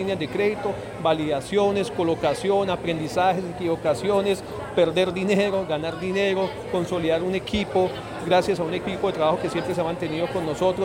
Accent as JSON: {"language": "Spanish", "region": "Santander", "country": "Colombia", "said": "Soy totalmente santandereano"}